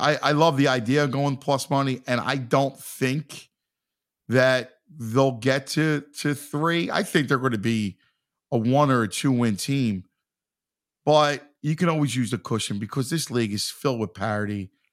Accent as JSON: {"language": "English", "town": "Philadelphia", "region": "Pennsylvania", "country": "United States", "said": "I'm from Philadelphia, right? Do I know tanks and processes?"}